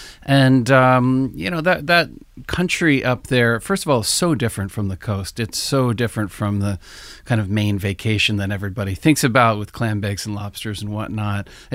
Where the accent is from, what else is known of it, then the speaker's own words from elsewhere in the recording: Southwest Harbor, Maine, United States; Well, I grew up in Southwest Harbor, which is on Mount Desert Island, Acadia National Park, you've probably heard of.